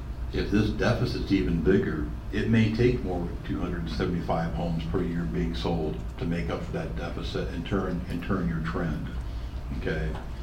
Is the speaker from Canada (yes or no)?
no; Scotland, United Kingdom; There's two things, being a Scotsman, I don't like